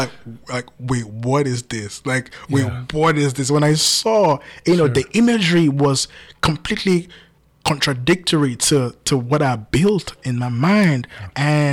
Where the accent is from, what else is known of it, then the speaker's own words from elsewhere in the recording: Nigeria; now in United States; And I grew up in Nigeria.